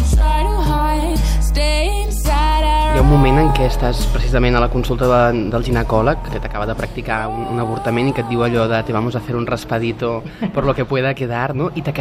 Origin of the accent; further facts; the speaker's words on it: Valencian Community, Spain; jo soc valenciana.